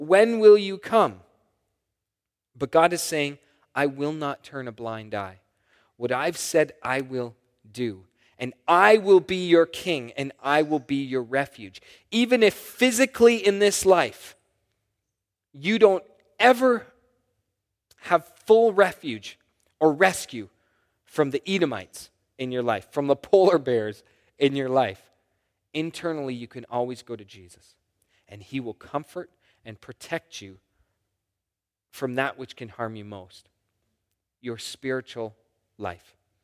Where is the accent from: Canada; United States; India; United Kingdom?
Canada; It's an overarching organization who helps us as Canadian believers, Christians, keep our religious freedoms